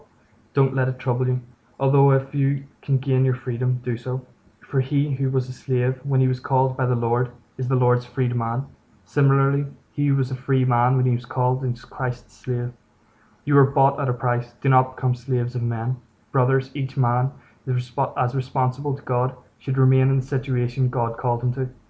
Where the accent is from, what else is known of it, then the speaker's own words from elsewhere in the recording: Belfast, Northern Ireland, United Kingdom; I'm from West Belfast